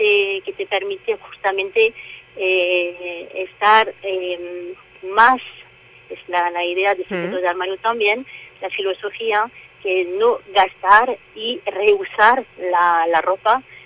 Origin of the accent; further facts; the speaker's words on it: France; Spanish is a second language; moved away as an adult; now in Spain; que soy francesa